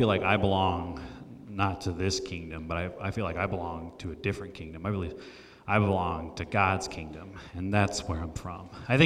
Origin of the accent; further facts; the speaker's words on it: Florida, United States; born there; also born or lived in Brazil / Michigan; And so I was born in Florida. I spent some time living in Brazil, spent some more time living in Florida, spent some time living in Michigan.